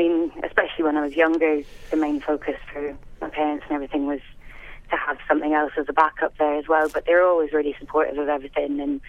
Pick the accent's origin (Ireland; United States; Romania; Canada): Ireland; County Sligo; now in Liverpool, United Kingdom; I'm from Sligo. I'm living in Liverpool now at the moment, and I've kind of moved all over the place as well, so...